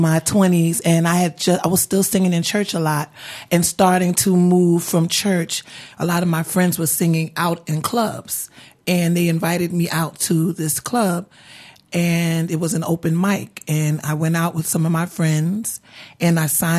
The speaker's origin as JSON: {"language": "English", "town": "Bronx", "region": "New York", "country": "United States", "tie": "born or raised there", "said": "For me, growing up in the South Bronx, if I could paint the picture, it was very cultural."}